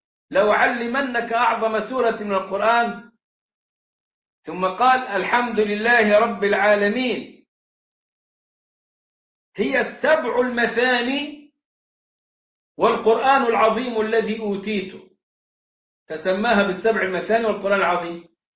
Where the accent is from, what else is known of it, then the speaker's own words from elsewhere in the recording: Egypt; عندنا في مصر